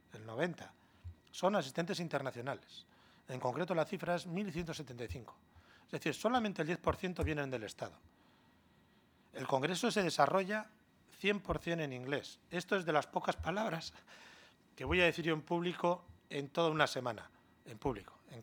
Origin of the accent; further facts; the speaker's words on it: Bilbao, Basque Country, Spain; Como bilbaíno lo digo con orgullo.